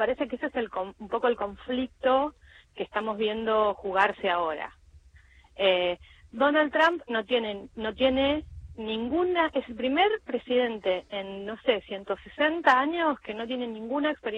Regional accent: Argentina; yo soy de Argentina

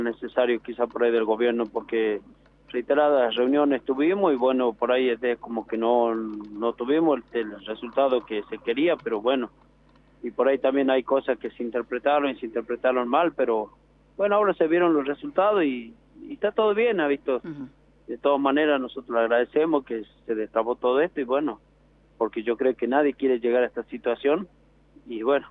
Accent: El Aguilar, Jujuy, Argentina; yo justamente hoy día estoy cumpliendo los 22 años de trabajo en El Aguilar. Y yo nací y estudié en El Aguilar, así que bueno, soy orgulloso de ser minero.

